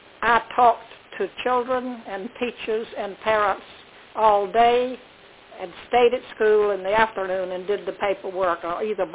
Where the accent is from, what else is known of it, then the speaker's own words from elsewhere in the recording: Manning, South Carolina, United States; I taught 2 years in my hometown of Manning, South Carolina.